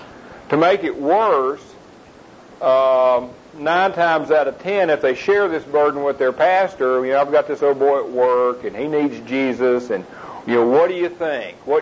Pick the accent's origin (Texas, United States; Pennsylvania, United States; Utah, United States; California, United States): Texas, United States; Forney; I'm a businessman from Forney, Texas